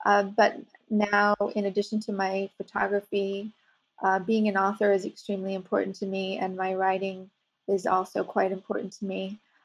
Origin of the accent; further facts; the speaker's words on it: New York, United States; I am originally from Manhattan.